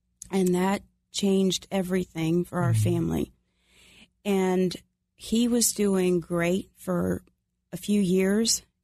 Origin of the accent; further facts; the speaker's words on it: Roanoke, Virginia, United States; now in Georgia, United States; Well, I was raised in Roanoke, Virginia. So please keep those people in your prayers as they are overcoming the floodwaters. And my family and I moved down here to Georgia.